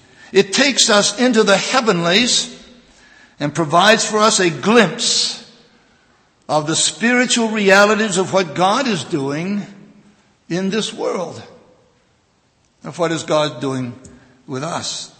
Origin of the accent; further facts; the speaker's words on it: Maine, United States; was a gospel song that was commonly sung in the church that I grew up in Maine. In my boyhood days, it was probably one of my favorite hymns.